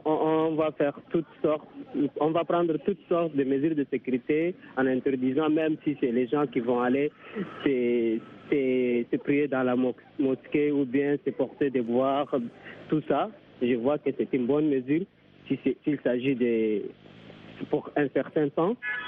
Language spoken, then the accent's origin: French; Chad; ça concerne mon pays aussi, dont j'ai fait partie, je suis du Tchad.